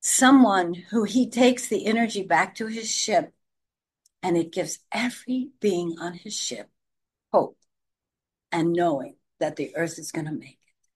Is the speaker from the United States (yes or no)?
yes; Nebraska, United States; Well, I'm from Nebraska, so my family had many different origins